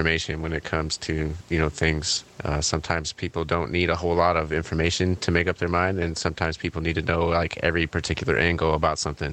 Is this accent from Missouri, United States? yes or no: no; Indiana, United States; now in Ohio, United States; I was raised in Indiana where we learn to shoot when we're kids.